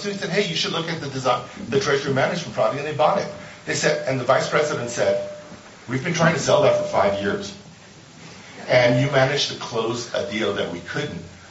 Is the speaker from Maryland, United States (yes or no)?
no; California, United States; So I am from Silicon Valley, where we believe in interactivity.